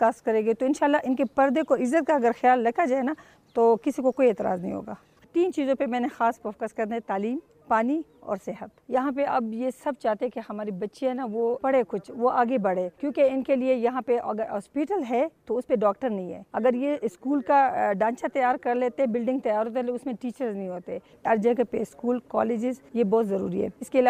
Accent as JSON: {"language": "Urdu", "town": "Upper Dir", "region": "Khyber Pakhtunkhwa", "country": "Pakistan", "said": "میرا تعلق اپر دیر سے ہے"}